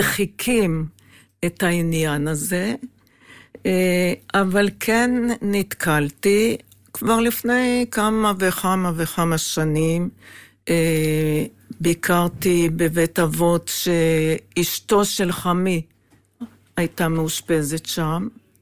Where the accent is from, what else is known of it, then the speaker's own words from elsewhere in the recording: Jerusalem, Jerusalem District, Israel; כשהייתי ילדה, וגרנו... בשכונת קטמון, הייתנו פליטי העיר העתיקה ממלחמת העצמאות.